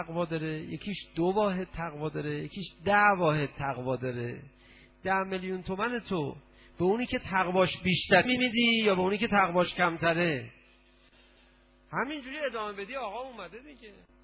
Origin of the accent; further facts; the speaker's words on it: Iran; اونجا یکی دو سه نفر خارجی فهمیدن ما ایرانی هستیم